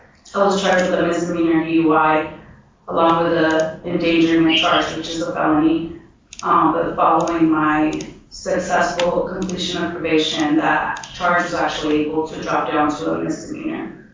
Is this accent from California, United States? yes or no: yes; California, United States; I came all this way from California to work here